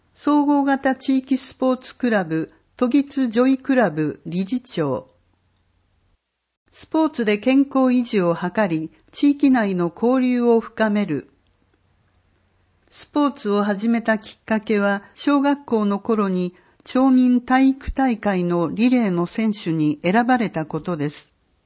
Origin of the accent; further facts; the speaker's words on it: Fukui, Japan; now in Tsu, Japan; 故郷の福井県に比べて温暖で雰囲気も明るく、山もあり海もある素敵な街だと思います。